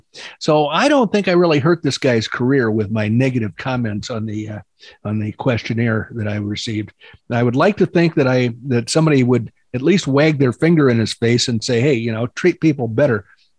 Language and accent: English; the South, United States; I'm from the South, so I can say it.